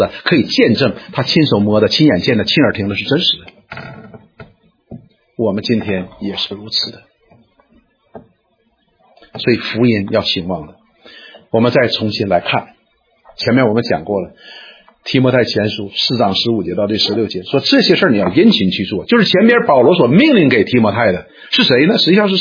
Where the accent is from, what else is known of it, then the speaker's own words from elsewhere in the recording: Northeast China, China; 大概好像我们东北人叫大妖母